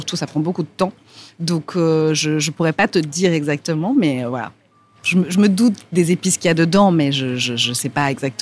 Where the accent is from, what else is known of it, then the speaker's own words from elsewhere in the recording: Abidjan, Côte d’Ivoire; je suis née en Côte d'Ivoire. Donc, j'ai pas de tradition culinaire française vraiment